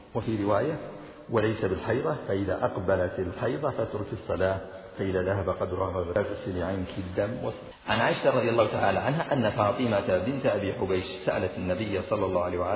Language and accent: Arabic; Najd, Saudi Arabia; عندنا في نجد الناس يسمون الأبيض الذي مشوب بحمرة يسمونه أحمر